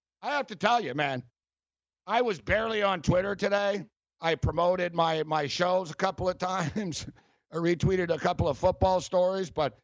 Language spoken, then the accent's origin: English; Montreal, Quebec, Canada; I'm from Montreal